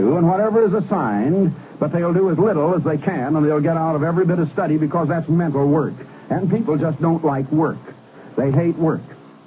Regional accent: Iowa, United States; I was born and raised in Iowa, and we'd go out and go bobsledding or skating in the winter, and we'd go swimming and things like that in the summer.

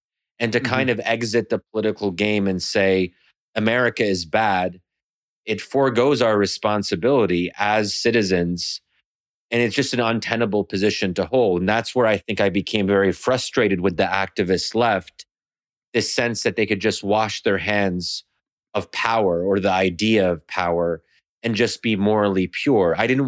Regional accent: Pennsylvania, United States; I'm born and raised in Pennsylvania. Okay. But I'm original. My parents are Egyptian.

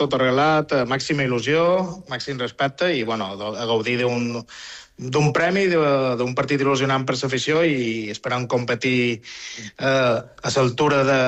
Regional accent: Balearic Islands, Spain; Ja sabem també com som els mallorquins, que som molt de darrera hora.

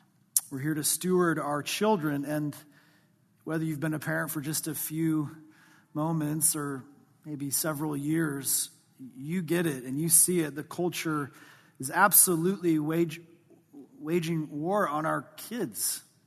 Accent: Midwest, United States; I loved fishing as a little kid growing up in the Midwest. I was just blessed to have a lake pretty close to our house

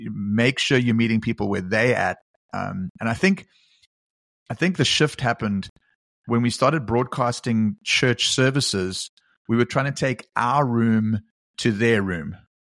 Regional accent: South Africa; Maybe it's because I come from South Africa

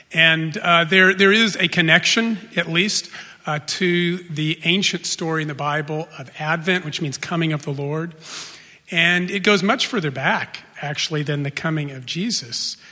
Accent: El Paso, Texas, United States; From my earliest memories, I grew up in El Paso, Texas.

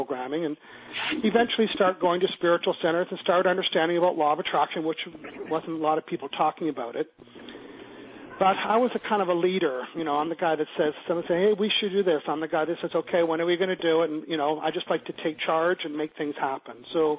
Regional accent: the Maritimes, Canada; I'm from the Maritimes.

